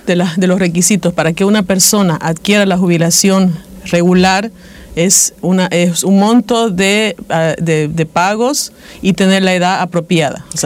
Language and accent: Spanish; Bolivia; nosotros tenemos que cuestionarnos como bolivianos, ¿no? Como ciudadanos también.